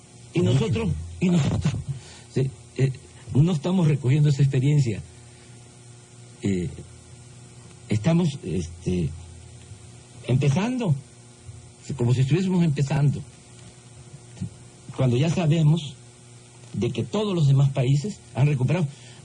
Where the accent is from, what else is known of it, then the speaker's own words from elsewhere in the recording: Mexico; born there; Yo lo que sé, que en mi país hay mucho petróleo. Yo nací en un campo petrolero.